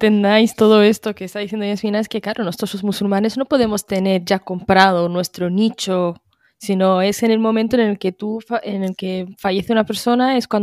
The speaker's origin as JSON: {"language": "Spanish", "town": "Tangier", "region": "Tanger-Tetouan-Al Hoceima", "country": "Morocco", "said": "porque bueno, somos de Tánger"}